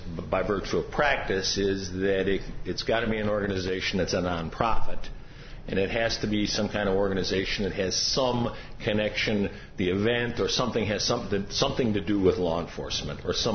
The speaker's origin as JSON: {"language": "English", "town": "Milwaukee", "region": "Wisconsin", "country": "United States", "said": "I'm from Milwaukee, and I represent Sheriff David Clark"}